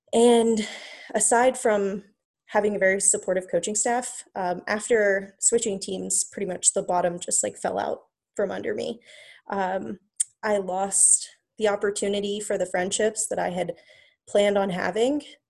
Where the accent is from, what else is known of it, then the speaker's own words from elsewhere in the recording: Winston-Salem, North Carolina, United States; given that I was from Winston and had spent my entire childhood there.